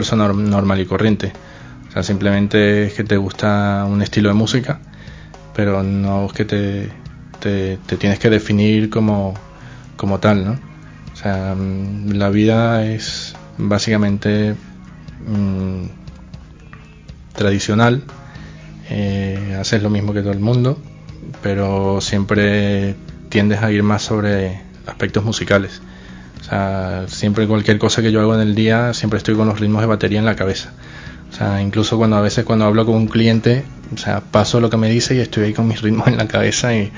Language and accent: Spanish; Venezuela; moved away as an adult; Soy originalmente de Venezuela, Llevo ya casi 12 años fuera de allí. Bueno, básicamente me fui por un poco por la situación del país.